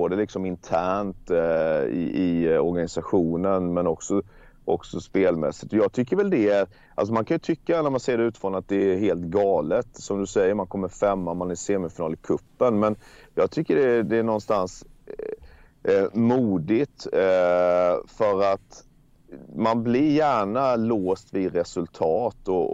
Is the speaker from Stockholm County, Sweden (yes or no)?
no; Blekinge, Sweden; där jag är ju från Blekinge